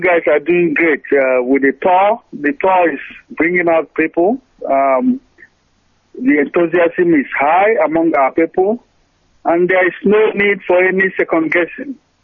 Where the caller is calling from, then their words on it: Chicago, Illinois, United States; I'm calling from Chicago.